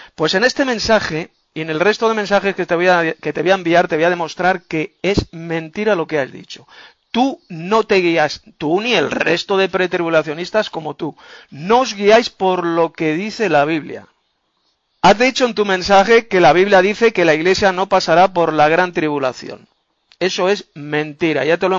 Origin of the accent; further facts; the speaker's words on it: Madrid, Community of Madrid, Spain; de Madrid, España.